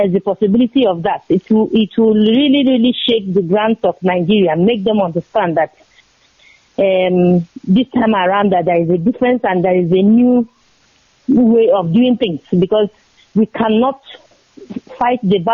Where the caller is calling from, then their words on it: Norway; I'm calling from Norway.